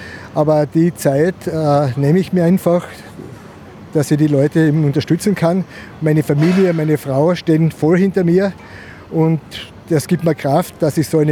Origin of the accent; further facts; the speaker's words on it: Mariahof, Styria, Austria; Ich komme aus der Steiermark, ja, ich komme aus dem Ort Mariahof. Und ja, es ist wunderschön dort. Wir haben viele Berge